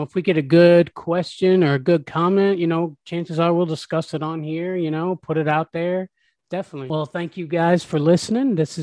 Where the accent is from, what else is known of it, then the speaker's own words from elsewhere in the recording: Tampa, Florida, United States; Born and raised in Tampa. So that's my team.